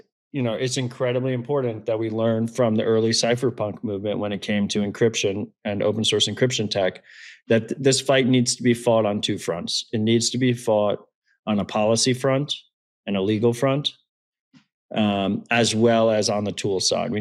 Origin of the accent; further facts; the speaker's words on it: United States; And so as an American, as someone who is building a family here and building businesses and various projects in America